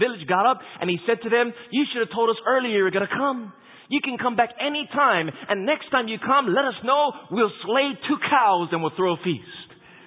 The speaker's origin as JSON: {"language": "English", "region": "Hawaii", "country": "United States", "said": "I'm from Hawaii. He's from Hawaii."}